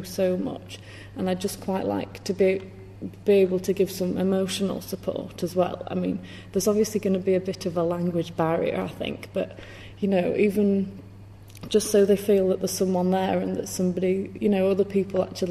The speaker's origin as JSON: {"language": "English", "town": "Sheffield", "region": "Yorkshire and the Humber", "country": "United Kingdom", "said": "I'm from Sheffield and I'm a fourth year modern languages student studying German and Spanish."}